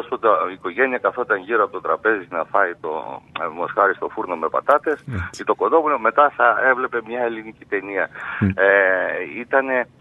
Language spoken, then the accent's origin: Greek; Zakynthos, Ionian Islands, Greece; πήγα στο νησί μου, στη Ζάκυνθο, που είχα να πάω ένα χρόνο σχεδόν.